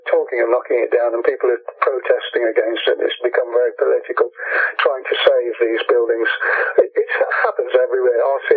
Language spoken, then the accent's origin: English; Ireland; I'm Irish. I come from Ireland.